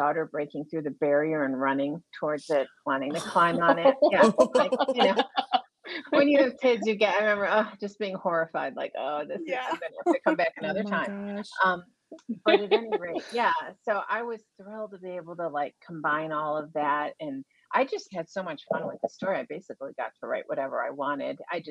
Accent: Buffalo, New York, United States; I'm from Buffalo, mm-hmm. New York. I love winters. I love the cold. We didn't have polar bears in Buffalo, though, except at the zoo.

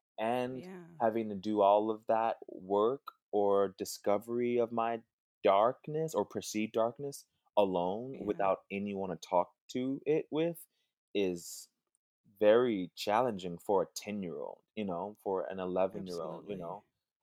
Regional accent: San Antonio, Texas, United States; also born or lived in Dallas; So when I was born in Dallas. I moved to San Antonio with my mom and my brother.

